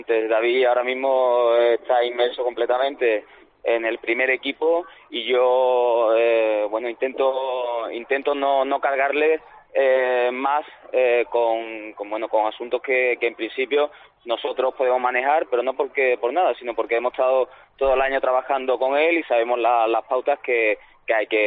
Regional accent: Seville, Andalusia, Spain; also born or lived in Alicante; vuelvo con la familia a Sevilla, porque yo soy sevillano, y se me abre una oportunidad laboral allí en Sevilla, vuelvo a casa

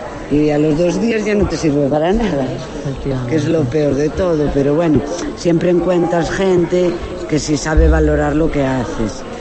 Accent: Vegadeo, Asturias, Spain; Soy de aquí, de Vegadeo, sí.

